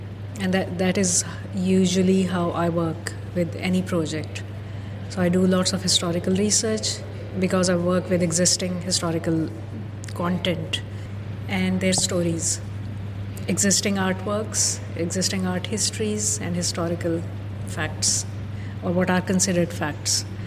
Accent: Lahore, Punjab, Pakistan; especially as a child, in my hometown of Lahore

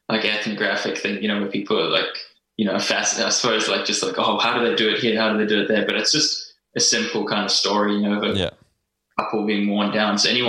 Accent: South Africa; now in Australia; Like I'm from South Africa. I'm not from regional Australia or anything

